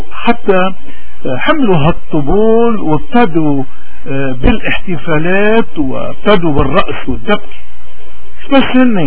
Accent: Lebanon

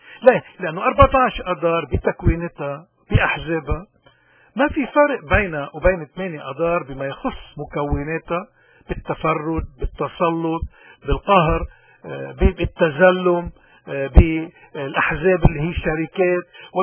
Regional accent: Lebanon; ونحن كتير فخورين كلبنانيين منا منتميين لأي حزب

